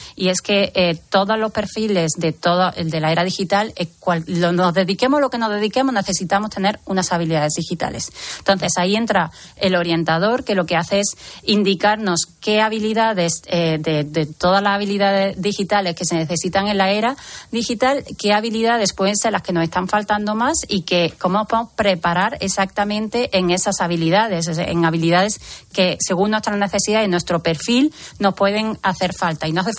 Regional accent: Andalusia, Spain; Y tercera, y que está ganando todavía está ganando campo, mi tierra Andalucía, ya vamos por 5.000 ofertas en los últimos tres meses.

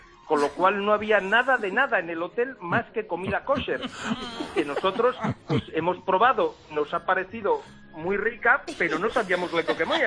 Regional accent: Frómista, Castile and León, Spain

